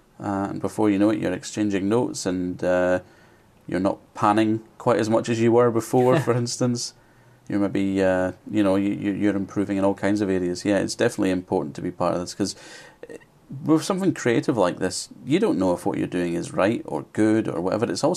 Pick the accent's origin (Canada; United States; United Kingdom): United Kingdom; I'm aware of it, but I'm British, so I didn't ever listen to it in the States.